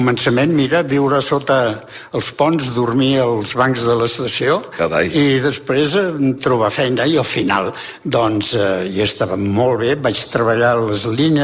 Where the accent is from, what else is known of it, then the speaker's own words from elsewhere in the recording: Santpedor, Catalonia, Spain; also born or lived in Monistrol; els dos anys em van portar a viure a on? Jo dic sempre que és el meu poble, que és Santpedor.